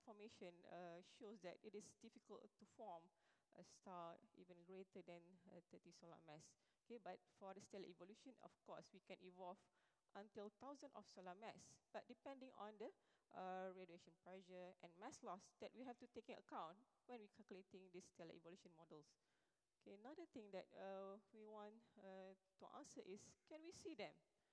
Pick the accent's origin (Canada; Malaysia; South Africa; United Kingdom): Malaysia; Okay, so well, I'm from Malaysia.